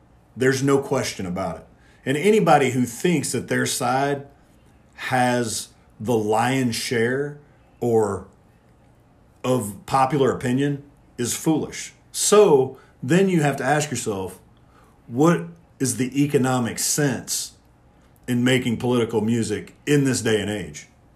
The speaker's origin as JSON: {"language": "English", "country": "United States", "said": "I fully support, as an American, I firmly believe that you have the constitutionally protected right to say anything you want to say."}